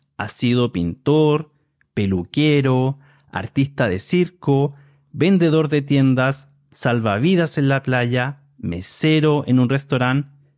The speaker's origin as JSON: {"language": "Spanish", "country": "Chile", "said": "soy de Chile y soy el presentador de este podcast"}